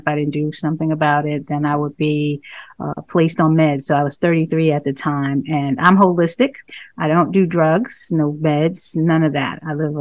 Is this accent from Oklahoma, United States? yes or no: no; New York, United States; moved away as an adult; also born or lived in New Jersey; now in Maryland, United States; So I'm originally from New York, spent 22 years living in New York, born, raised, and then 10 years in New Jersey.